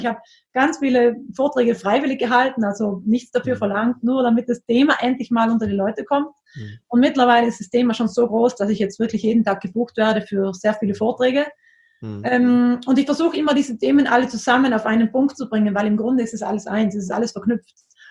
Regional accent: Trentino-Alto Adige, Italy; Also ich bin ja aus Südtirol, habe aber angefangen zu tauchen vor 10 Jahren.

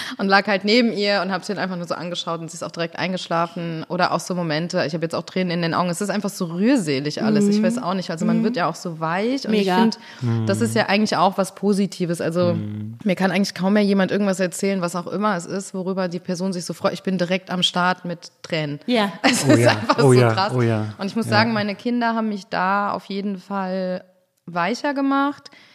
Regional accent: Mainz, Rhineland-Palatinate, Germany; So, an Mainzer, hi, so. Und, ich komme aus Mainz.

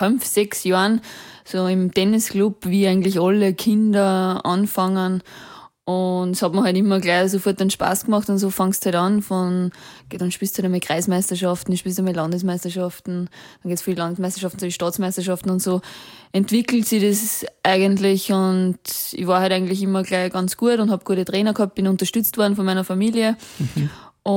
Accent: Weiher, Upper Austria, Austria; also born or lived in Linz; now in Vienna, Austria; Ich komme aus Weiher, Oberösterreich. Mhm. Und habe deswegen in Linz gewohnt, weil ich eben dort trainiert habe. Und jetzt habe ich mein sportliches Umfeld geändert und bin jetzt nach Wien gezogen

